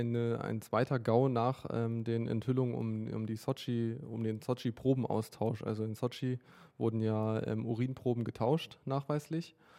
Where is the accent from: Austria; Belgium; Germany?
Germany; Clausthal-Zellerfeld, Lower Saxony; Ich bin hier aufgewachsen in Clausthal-Zellerfeld, bin hier 13 Jahre lang zur Schule gegangen. Also ich stamme tatsächlich hierher